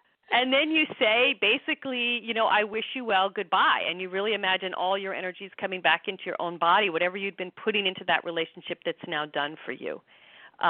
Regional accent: Minneapolis, Minnesota, United States; But I have Midwestern roots. Are you picking up a Midwestern? my whole family's from Minnesota. I grew up in Minneapolis.

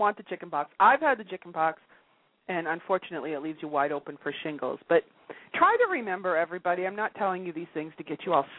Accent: United States; now in Canada; I'm an American in Canada.

